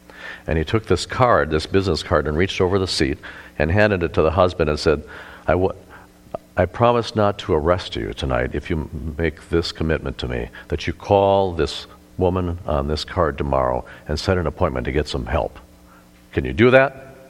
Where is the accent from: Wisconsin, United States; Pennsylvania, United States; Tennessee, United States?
Wisconsin, United States; Eau Claire; even in Eau Claire, Wisconsin, my hometown.